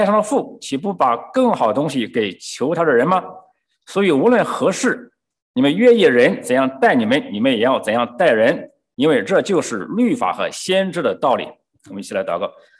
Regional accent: China; 我们中国人有句古话叫什么？

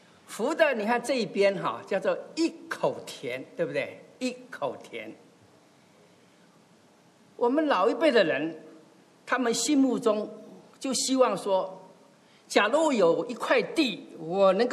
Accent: Taiwan; 以前我是从台湾来啊，以前在台湾的时候，就很多家就会贴门帘啦

